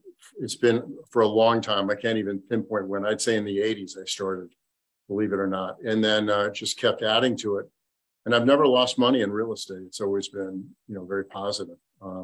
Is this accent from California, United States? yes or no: yes; Beverly Hills, California, United States; obviously I come from Beverly Hills, which is where I was raised, and, you know, Beverly Hills brat and all that. Went to Beverly High, but I did move to the Seattle area.